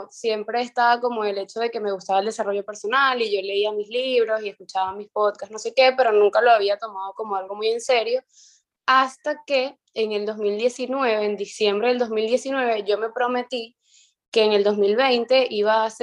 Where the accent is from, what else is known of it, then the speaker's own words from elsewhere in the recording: Coro, Falcón, Venezuela; Yo soy de Coro, que es una ciudad, pueblo muy pequeña de Venezuela